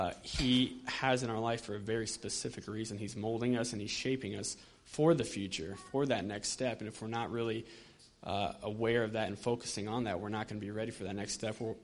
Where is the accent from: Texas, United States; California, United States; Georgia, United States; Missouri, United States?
Texas, United States; moved away; As most of you know, I'm from Texas, and I've kind of had a heart for Texas really since I left years ago.